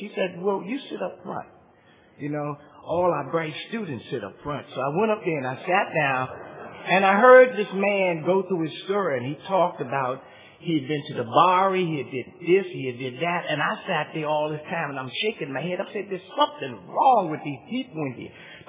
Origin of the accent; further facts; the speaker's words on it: New York, United States; And I'm from Harlem, New York, and we came a long way to get here.